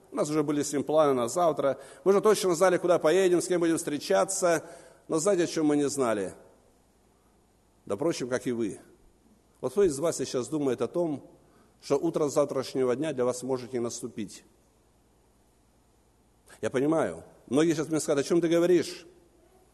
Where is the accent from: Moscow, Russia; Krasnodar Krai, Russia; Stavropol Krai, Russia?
Krasnodar Krai, Russia; Anapa; Я возвратился в свой родной город Анапа, Краснодарского края, откуда я родом.